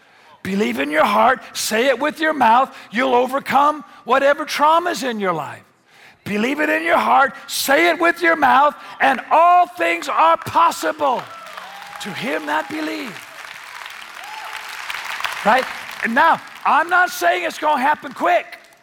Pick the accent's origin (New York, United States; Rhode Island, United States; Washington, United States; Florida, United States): Washington, United States; Spanaway; But I grew up in Spanaway. We have pickup trucks and not new ones.